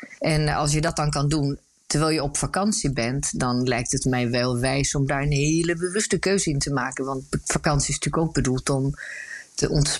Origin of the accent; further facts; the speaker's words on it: Sweden; we hebben een huisje in Zweden waar ik vandaan kom.